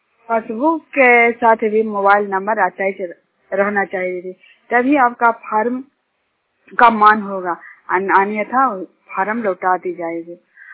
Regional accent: Jinyat, Bihar, India; जिन्याट गांव के रहने वाली हूँ।

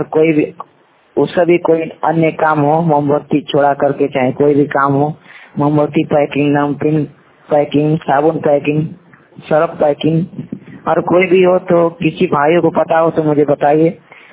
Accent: Ballia, Uttar Pradesh, India; मैं बलिया डिस्ट्रिक्ट से हूँ

